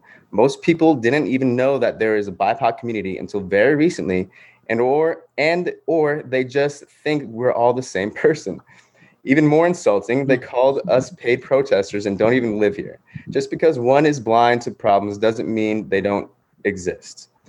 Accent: New York City, New York, United States; now in Port Townsend, United States; I'm from New York City originally, and I have lived in Washington for almost 6 years. I've been in Port Townsend for almost 3 years now

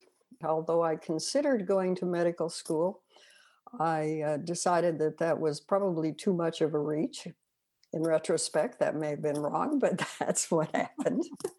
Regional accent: Kansas, United States; No, I was born and grew up in a smallish town in Kansas.

